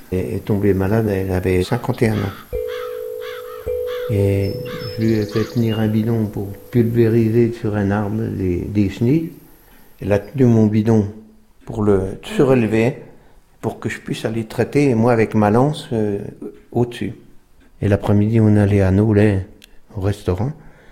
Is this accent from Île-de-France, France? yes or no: no; Grande-Verrière, Bourgogne-Franche-Comté, France; also born or lived in Autun; Je suis né à Autun, mais j'ai grandi ici, à la maison à côté, au Crotte-Meunière, Grande-Verrière, dans le Morand.